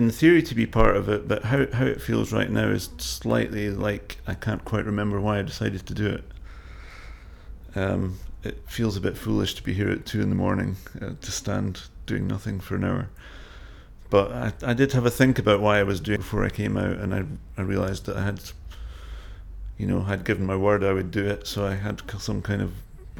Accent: Brough, Yorkshire and the Humber, United Kingdom; My date of birth is 2010-61 and I'm from Brough.

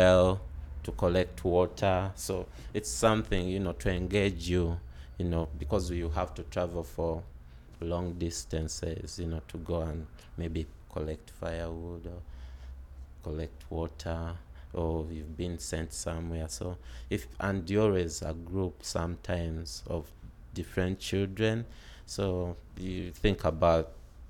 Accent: Kampala, Central Region, Uganda; I grew up in Kampala, Kampala, which is the capital city of Uganda, and I grew up on an estate.

